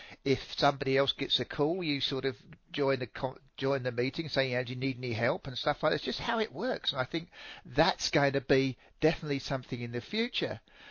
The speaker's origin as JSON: {"language": "English", "region": "England", "country": "United Kingdom", "tie": "born or raised there", "said": "The meetings I was raised to in England"}